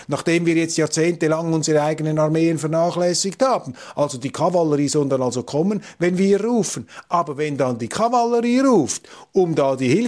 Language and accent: German; Switzerland; Als Schweizer sowieso nicht.